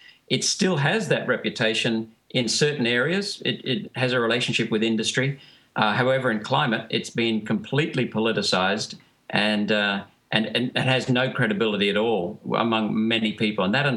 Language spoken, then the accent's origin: English; India; born there; First of all, I was born in India.